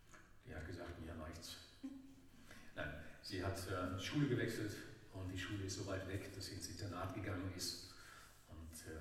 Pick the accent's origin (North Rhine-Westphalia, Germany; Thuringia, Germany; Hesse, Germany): Hesse, Germany; Korbach; Ich bin aufgewachsen in Nordhessen, in der Nähe von Kassel. Ich habe irgendwann mal gesagt, ich bin da groß geworden.